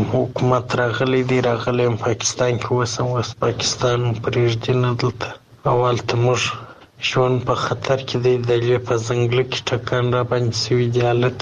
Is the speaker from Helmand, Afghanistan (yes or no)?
no; Kandahar, Afghanistan; moved away as an adult; now in Pakistan; زه د افغانستان يم، د کندهار ولایت يم. په کندهار کې مې وظیفه درلوده، کومندان په پوستې وم. اوس په پاکستان کې اوسم